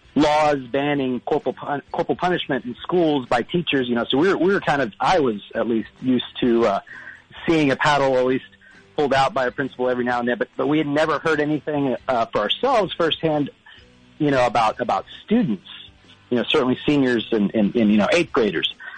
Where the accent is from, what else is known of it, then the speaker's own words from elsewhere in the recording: Corpus Christi, Texas, United States; My friends and I grew up down in South Texas in Corpus Christi.